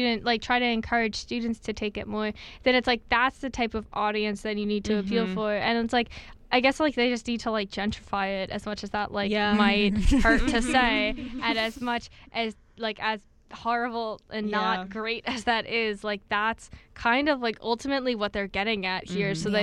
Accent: Pennsylvania, United States; personally I grew up outside of Philly, and so one thing I was always told growing up was my parents were so afraid to let me ride the train by myself.

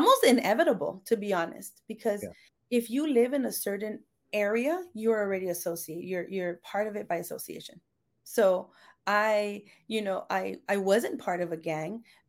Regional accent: Los Angeles, California, United States; No, I grew up in Los Angeles. I grew up in Watts. A scary place, but a beautiful place because it formed me.

